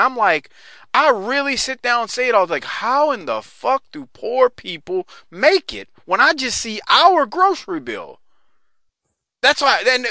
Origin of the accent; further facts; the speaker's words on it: New Orleans, Louisiana, United States; No, I grew up in New Orleans, Louisiana, in a fucking shithole.